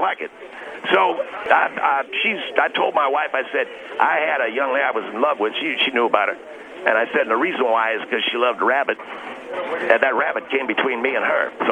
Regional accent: California, United States; I didn't want to live in California. I come from California. I sure as hell didn't want to come back here.

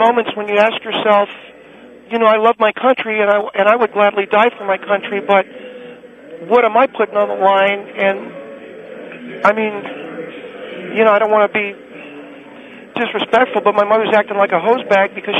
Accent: California, United States; and I come from the San Fernando Valley originally

